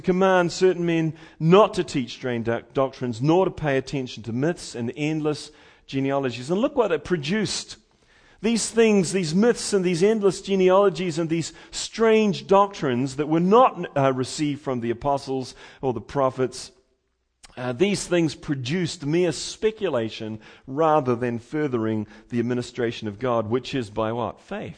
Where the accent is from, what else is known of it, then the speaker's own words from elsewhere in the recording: New Zealand; And I come from, as you know, I come from New Zealand